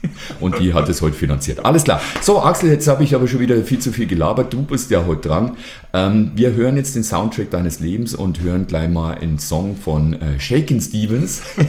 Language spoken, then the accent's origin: German; Selb, Bavaria, Germany; Ja, also bei uns in Selb gab es ja halt das Geschäft und das Kaufhaus, wo man Platten kaufen konnte und hier Aldi.